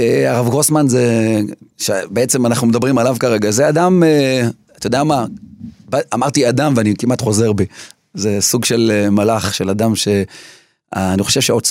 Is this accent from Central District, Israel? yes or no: no; Jerusalem, Jerusalem District, Israel; אני זוכר גם שנולדתי וגדלתי בתוך הבית, כי לא היית יכול לצאת החוצה. וזהו, בגיל 5 עברנו לשכונת ארנוף.